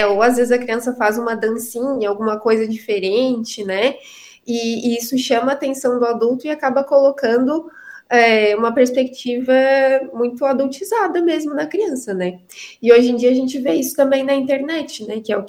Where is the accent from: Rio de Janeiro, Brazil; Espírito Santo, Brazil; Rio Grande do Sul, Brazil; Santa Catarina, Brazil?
Santa Catarina, Brazil; Criciúma; Eu sou de Criciúma.